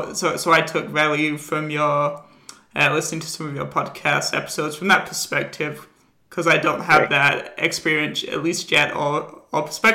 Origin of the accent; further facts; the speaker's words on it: England, United Kingdom; sort of fell into place because I'm from England. I like tea, right?